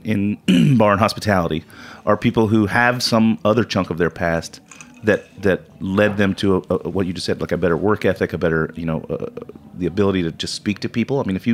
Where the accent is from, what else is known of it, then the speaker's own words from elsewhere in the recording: Atlanta, Georgia, United States; born there; I was born in Atlanta.